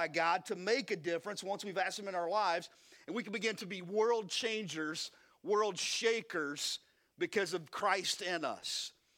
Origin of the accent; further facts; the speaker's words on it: Kentucky, United States; Man, we are from Eastern Kentucky, so give me some break, man.